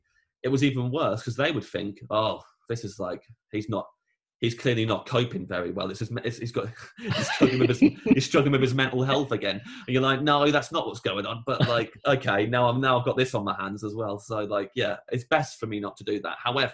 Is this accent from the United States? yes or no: no; England, United Kingdom; I'm this English guy doing a very kind of, I've got a very British sense of humor